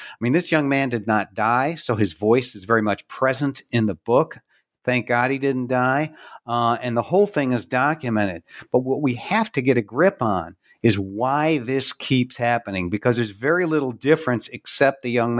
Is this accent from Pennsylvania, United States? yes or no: yes; Pittsburgh, Pennsylvania, United States; The book begins with an incident that took place here in Pittsburgh, my hometown, 10 years ago in 2010, in one of our high crime neighborhoods.